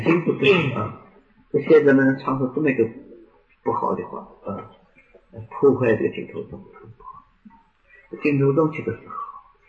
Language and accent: Chinese; Zhenjiang, Jiangsu, China; 我小时候在镇江的。